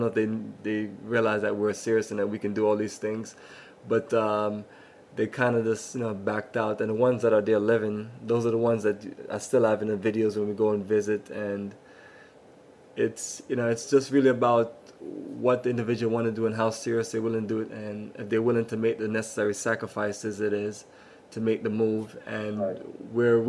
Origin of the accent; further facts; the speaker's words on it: Jamaica; I was born in Jamaica, and it reminds me of my home in Jamaica